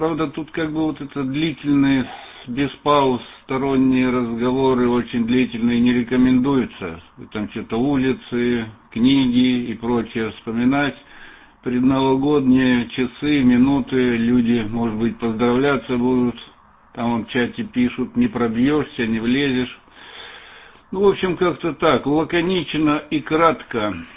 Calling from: Belgium; Мы сейчас из Бельгии.

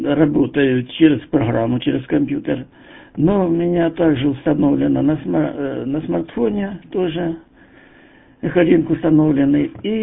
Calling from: Shebekino, Belgorod Oblast, Russia; работаю я из Шебекино. Это южнее Белгорода, 35 километров.

